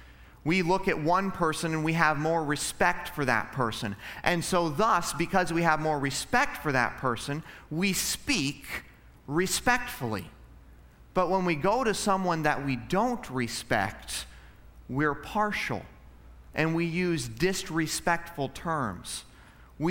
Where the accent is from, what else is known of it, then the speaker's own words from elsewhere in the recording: Alaska, United States; I grew up in Alaska, and in Alaska, there was no North versus South.